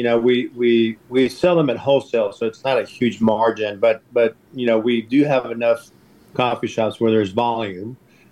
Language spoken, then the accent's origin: English; Mexico City, Mexico; You know, I'm from Mexico City. I didn't know breakfast tacos in Mexico either.